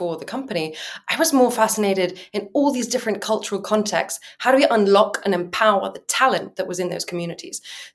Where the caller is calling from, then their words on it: Cape Town, Western Cape, South Africa; So I'm calling in today from Cape Town, South Africa.